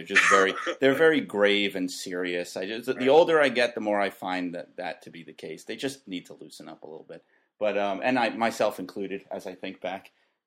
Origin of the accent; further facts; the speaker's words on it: Brooklyn, New York, United States; I love the fact that Danny Ketch was from Brooklyn, because I was from Brooklyn.